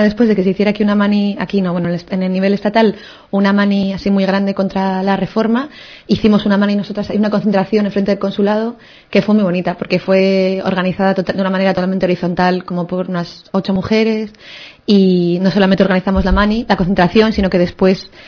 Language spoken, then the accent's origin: Spanish; Bilbao, Basque Country, Spain; moved away as an adult; also born or lived in Paris; yo me fui de Bilbao, yo hice la carrera aquí en Deusto, y después me fui justo cuando terminé.